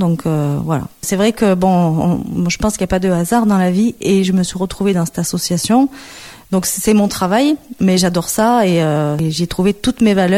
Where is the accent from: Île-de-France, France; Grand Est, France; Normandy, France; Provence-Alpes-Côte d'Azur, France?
Provence-Alpes-Côte d'Azur, France; Marseille; born there; Moi, je suis née à Marseille.